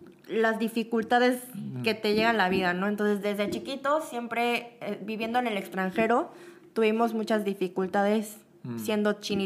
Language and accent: Spanish; South Korea; Creo que es más conveniente solo porque sí somos coreanos.